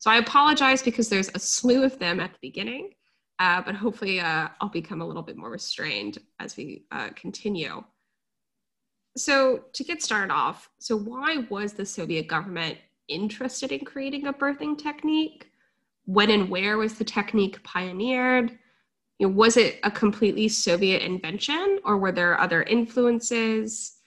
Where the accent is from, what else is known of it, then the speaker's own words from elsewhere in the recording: United States; I think, at least for me, as an American woman